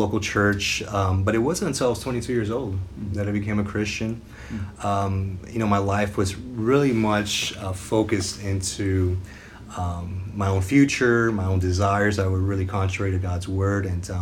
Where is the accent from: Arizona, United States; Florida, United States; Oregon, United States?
Florida, United States; Miami; Growing up in Miami, Florida, you know, we have, especially being from a Peruvian family, we eat different types of food